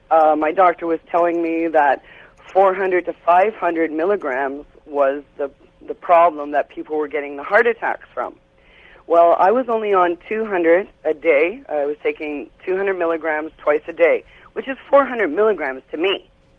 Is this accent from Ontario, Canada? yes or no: yes; Mattawa, Ontario, Canada; from Mattawa, Ontario, Canada.